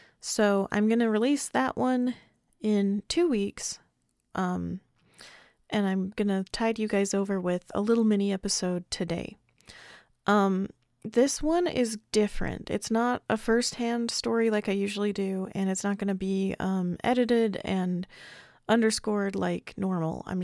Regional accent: Castle Dale, Utah, United States; This is in the cemetery in my hometown, Castledale.

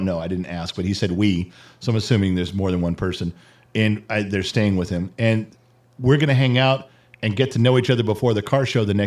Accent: California, United States; We had no idea growing up just outside of L.A., in the suburbs of L.A. in the 70s and 80s was so

